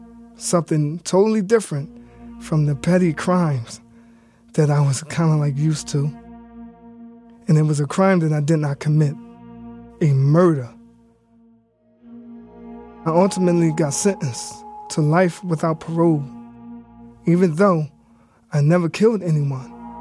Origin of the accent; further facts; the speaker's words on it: Philadelphia, Pennsylvania, United States; I grew up in North Philadelphia, around 12th and Somerset, in a poor zip code section of the city.